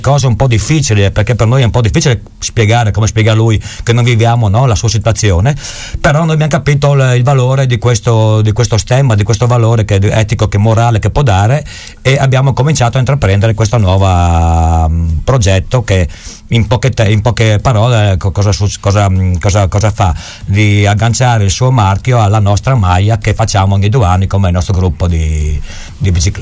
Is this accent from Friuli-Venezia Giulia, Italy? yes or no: yes; Gemona, Friuli-Venezia Giulia, Italy; sono di Gemona anch'io come loro